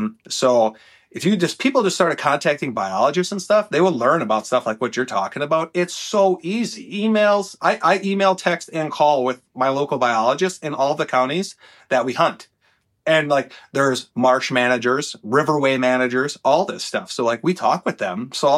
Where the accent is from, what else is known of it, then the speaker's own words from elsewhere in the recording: Wisconsin, United States; Even though I'm from Wisconsin, I have every right to go down there, buy my license, and hunt that water.